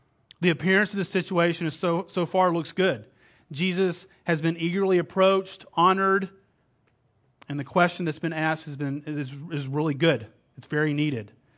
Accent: Texas, United States; accent: Texas; I'm not going to give you you get my Texas accent anyway

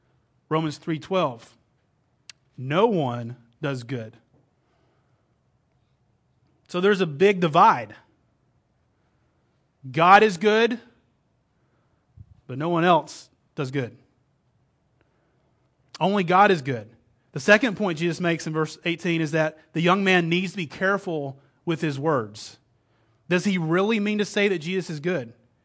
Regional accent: Texas, United States; accent: Texas; I'm not going to give you you get my Texas accent anyway

